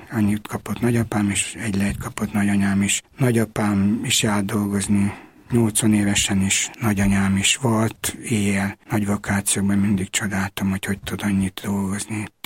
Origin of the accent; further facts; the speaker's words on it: Romania; moved away as an adult; now in Hungary; mert végülis mi magyarok vagyunk, nem románok.